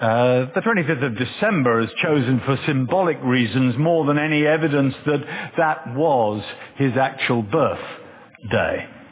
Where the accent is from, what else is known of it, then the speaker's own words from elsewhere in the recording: England, United Kingdom; I can remember as a child, I was brought up just outside of London.